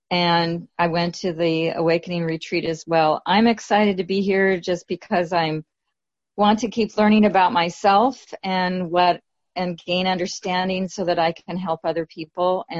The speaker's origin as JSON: {"language": "English", "town": "Ramsey", "region": "Minnesota", "country": "United States", "said": "I'm from Ramsey, Minnesota, which is by Minneapolis."}